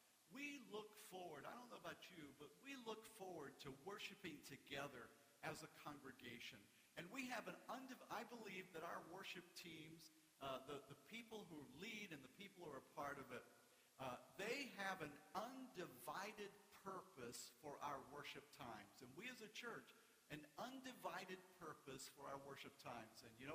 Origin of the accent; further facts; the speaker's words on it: North Carolina, United States; because I grew up in North Carolina, tobacco country, there were things you do not